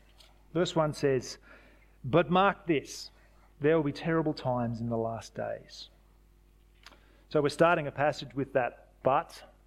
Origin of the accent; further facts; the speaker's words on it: New South Wales, Australia; I grew up in New South Wales, so that's my state of origin.